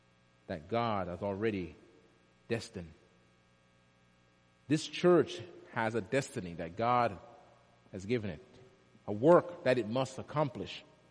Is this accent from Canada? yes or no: no; Jamaica; When I was growing up in Jamaica, we used to have soccer games